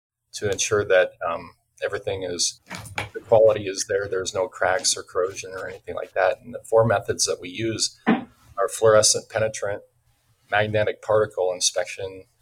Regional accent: Friend, Nebraska, United States; Growing up, I grew up in Friend, Nebraska, and I worked a lot of times in the cornfields, just like everybody else.

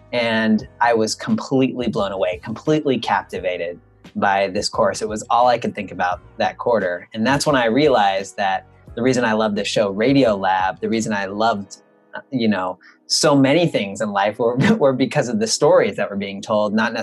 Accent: California, United States; wildfire crises we've been having here in my hometown in Northern California.

